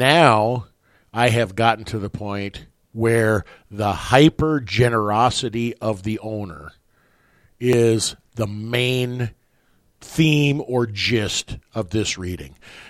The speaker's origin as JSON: {"language": "English", "town": "West Point", "country": "United States", "tie": "born or raised there", "said": "my life growing up in West Point"}